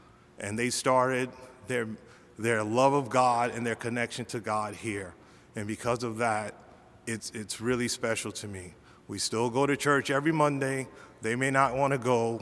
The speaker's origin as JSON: {"language": "English", "region": "New York", "country": "United States", "tie": "born or raised there", "said": "When I grew up in New York, my grandmother and mother, mothers in the audience, we went to church in Harlem religiously."}